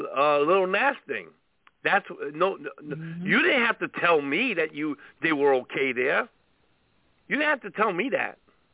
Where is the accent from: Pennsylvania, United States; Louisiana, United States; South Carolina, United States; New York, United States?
New York, United States; Brooklyn; So, you know, that was one of the church fathers in Brooklyn. I'm from Brooklyn.